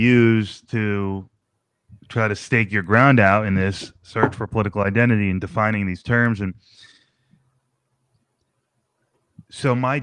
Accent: New Jersey, United States; I said, home. I feel like I'm from New Jersey, that whole thing.

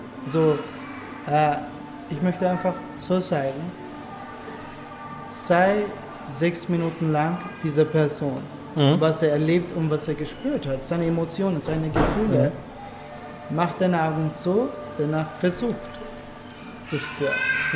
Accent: Turkey; also born or lived in Germany; now in Vienna, Austria; Ich bin in Deutschland geboren, in der Türkei aufgewachsen und jetzt lebe ich in Wien.

